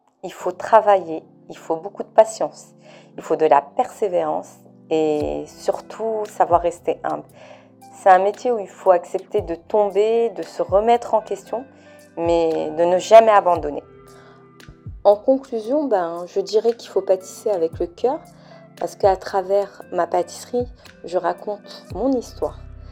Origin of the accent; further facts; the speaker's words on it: France; comme je suis française d'origine marocaine.